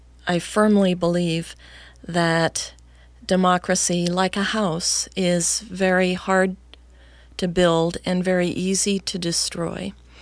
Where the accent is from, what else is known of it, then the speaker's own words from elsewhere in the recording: California, United States; as we grew up in Niagara in the Santa Ana Canyon